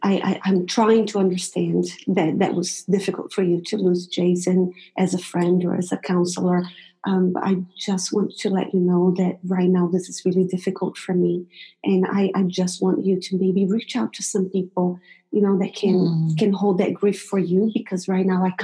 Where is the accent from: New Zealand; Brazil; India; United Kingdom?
Brazil; also born or lived in United States; because we lived in the States for quite a while. And, you know, I'm originally from Brazil